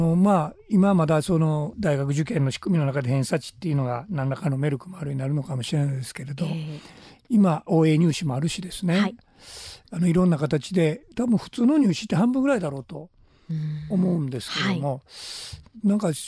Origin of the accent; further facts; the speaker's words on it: Wakayama, Japan; まあ、私自身は和歌山市出身ですし